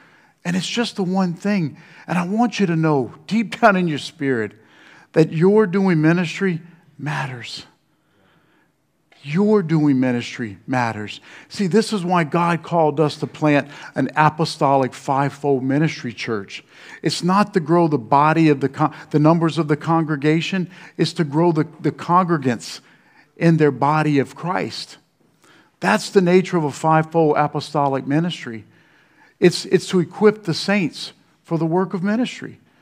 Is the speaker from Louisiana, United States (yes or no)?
yes; Louisiana, United States; I was thinking about my hometown. I told you guys, I grew up in the swamps in the bayous of South Louisiana